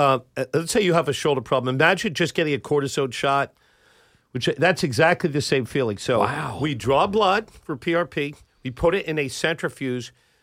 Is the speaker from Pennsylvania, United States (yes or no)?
yes; Havertown, Pennsylvania, United States; So I grew up in Delaware County, in Havertown, Haverford High.